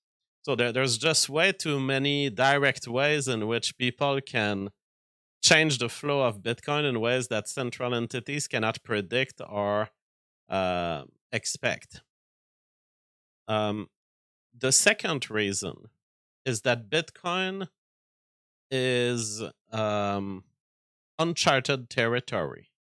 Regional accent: United States; I'm technologically enthusiast, and I'm an American

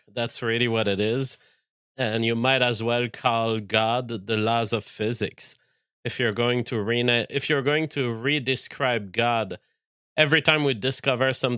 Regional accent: Canada; as a Canadian, I cannot publish this link on my social media

